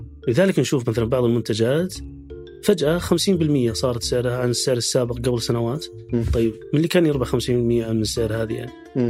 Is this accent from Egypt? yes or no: no; Riyadh, Riyadh Province, Saudi Arabia; حتى لو أنا سعودي من الرياض